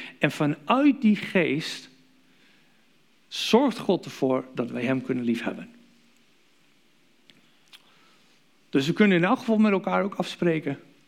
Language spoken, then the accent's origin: Dutch; Canada; now in United States; Ik ben in Canada geboren, opgegroeid en later zijn we naar Amerika verhuisd.